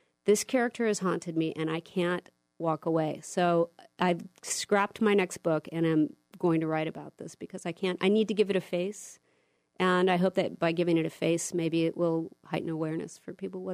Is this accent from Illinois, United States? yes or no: no; Point Dume, California, United States; when I grew up on Point Doom, if you were part of the tribe there, it was a wonderful place to be